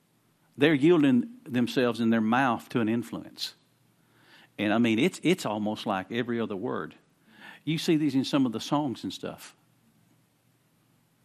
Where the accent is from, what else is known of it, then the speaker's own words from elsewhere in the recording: Winter Haven, Florida, United States; born there; we'd drive from Florida. Of course, I was born in Florida, Winter Haven.